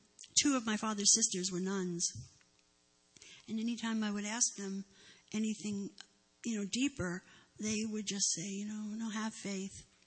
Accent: Brooklyn, New York, United States; born there; I was born in Brooklyn, New York.

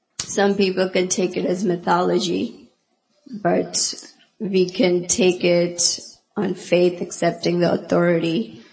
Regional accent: India; I don't have any background, even though I'm from India, hearing these pastimes.

